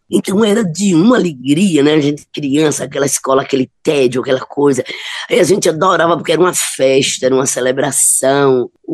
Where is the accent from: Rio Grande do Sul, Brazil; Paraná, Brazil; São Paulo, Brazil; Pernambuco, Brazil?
Pernambuco, Brazil; Olinda; A extensão da casa que eu moro hoje, né? Eu moro aqui há 30 anos. A extensão dessa casa é a Barreira do Rosário, que é onde eu me criei, né? Nasci e me criei, que é um bairro bem populoso, que fica aqui na periferia do sítio histórico de Olinda